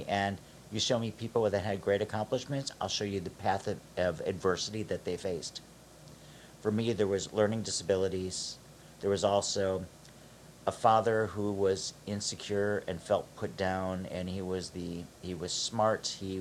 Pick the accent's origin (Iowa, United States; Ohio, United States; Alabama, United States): Ohio, United States; Cleveland; I'm a kid from Cleveland. I was at Florida State